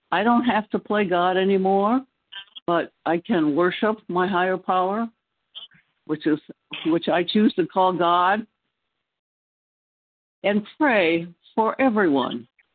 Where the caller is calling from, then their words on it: North Carolina, United States; I'm calling from North Carolina.